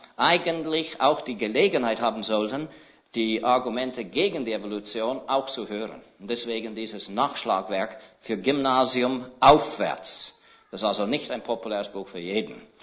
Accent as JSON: {"language": "German", "country": "Switzerland", "said": "Es gibt Römerruinen bei uns in der Schweiz, die liegen heute unter mehrere Meter Sedimentschichten."}